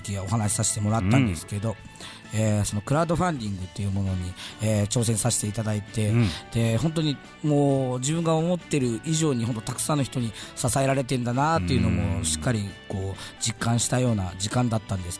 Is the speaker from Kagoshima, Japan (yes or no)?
yes; Kagoshima, Japan; now in Tokyo, Japan; もともと地元は鹿児島なんですけども、うん、そこから、10年前ですね、もう上京して、今東京の方で